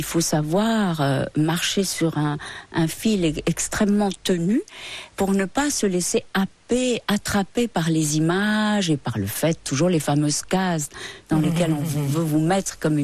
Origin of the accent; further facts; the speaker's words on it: Paris, Île-de-France, France; On est des Parisiennes.